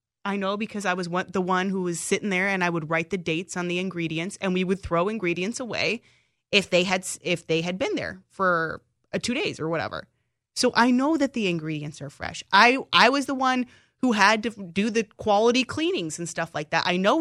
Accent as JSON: {"language": "English", "region": "Arizona", "country": "United States", "tie": "born or raised there", "also_born_or_lived": "Seattle", "lives_now": "Chicago, United States", "said": "well, I was born in Seattle. I grew up in Arizona. So if I'm not a true Chicagoan, it's okay."}